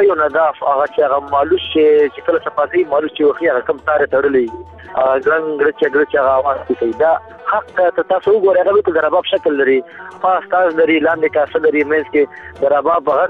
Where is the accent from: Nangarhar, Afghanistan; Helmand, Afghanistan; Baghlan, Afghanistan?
Baghlan, Afghanistan; now in Kabul, Afghanistan; افغانستان کې زه د بغلان د ولایت يم بغلان عمر 30 کال دی او ژوند په کابل کې کومه